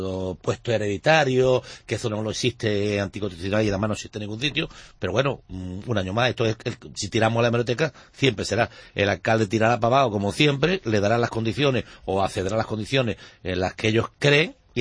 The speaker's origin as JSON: {"language": "Spanish", "town": "Málaga", "region": "Andalusia", "country": "Spain", "said": "como malagueño"}